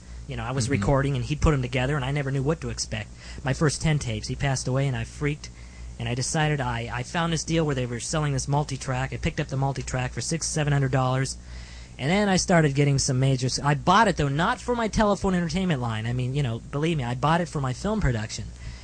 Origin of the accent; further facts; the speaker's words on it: North Hollywood, California, United States; also born or lived in Glendale; now in Van Nuys, United States; I was born in Glendale, but I was lived in North Hollywood all my life, and just until recently. You know, married now, and now I'm living in Van Nuys